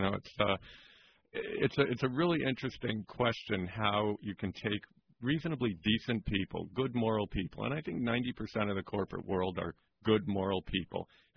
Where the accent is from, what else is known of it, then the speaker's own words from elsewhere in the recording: Canada; I play hockey, being Canadian and all that.